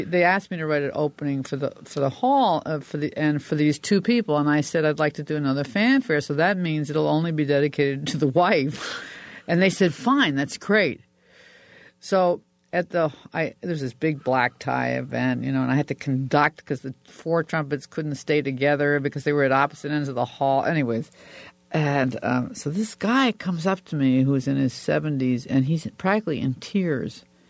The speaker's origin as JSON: {"language": "English", "country": "Bolivia", "tie": "born or raised there", "said": "Well, I grew up in South America, which because my father was a mining engineer and he got a job in Bolivia."}